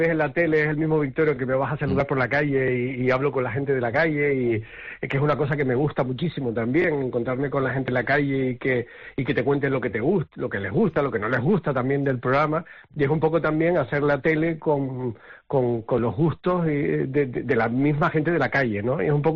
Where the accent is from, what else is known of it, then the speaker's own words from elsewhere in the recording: Gáldar, Canary Islands, Spain; Yo empecé en la radio de mi pueblo, que además yo digo la palabra pueblo con todo la boca llena, con orgullo, a pesar de que ya Galdar es una gran ciudad.